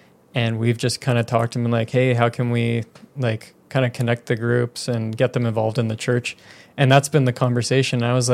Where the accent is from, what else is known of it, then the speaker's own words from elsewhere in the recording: Surrey, British Columbia, Canada; And I'm from Surrey. And Surrey doesn't have a very large white population. It has a large like Indian population, and like there's a lot of ethnicity in Surrey.